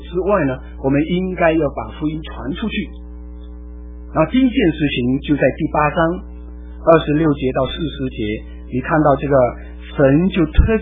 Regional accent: China; 你说我们中国人怎么会信耶稣呢？

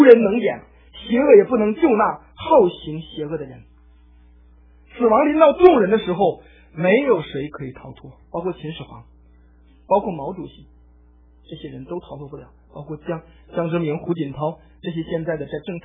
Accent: Henan, China; accent: Henan; 我就跟着那个我们河南话叫鸭子

